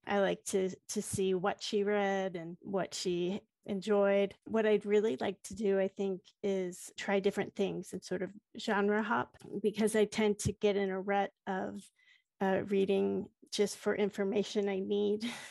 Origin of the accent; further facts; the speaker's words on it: St. Louis, Missouri, United States; He's a hometown hero. We're both from St. Louis.